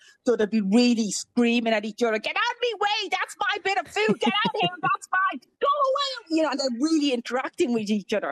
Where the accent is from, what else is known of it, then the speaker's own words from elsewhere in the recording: Ireland; now in Australia; So growing up in Ireland, they were probably the first the first bit of wildlife that caught my eye.